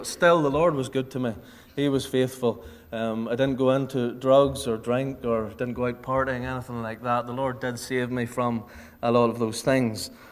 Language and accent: English; Ballymoney, Northern Ireland, United Kingdom; I am from Ballymoney, and I was brought up there, and I'm still living there with my wife and my family there.